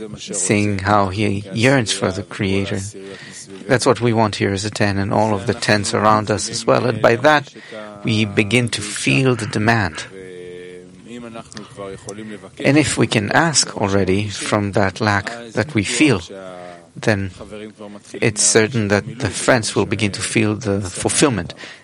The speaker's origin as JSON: {"language": "English", "country": "Argentina", "said": "We came from Argentina. We went through the desert. We went through the big congress."}